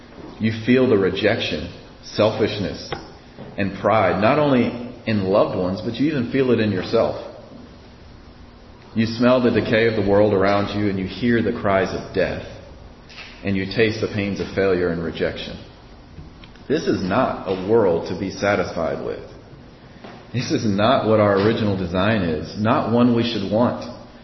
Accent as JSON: {"language": "English", "region": "Texas", "country": "United States", "said": "I'm from Texas, so when hurricanes happen, you go to a safe place."}